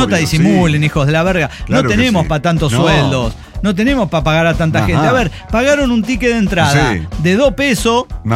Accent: Maturín, Monagas, Venezuela; En mi adolescencia visitaron mi pueblo varios circos. Iban a Maturín todos los circos y nunca me gustó ninguno.

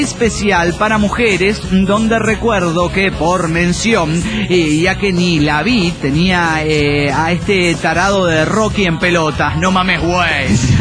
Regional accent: Bogotá, Colombia; De Bogotá, Locombia.

